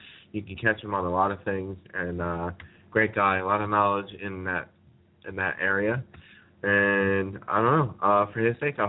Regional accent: New York, United States; And we're looking at one another like, you know, like, we're from New York.

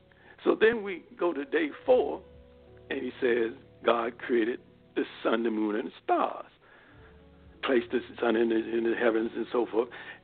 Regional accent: Virginia, United States; back to the projects that I grew up in Gilpin Court

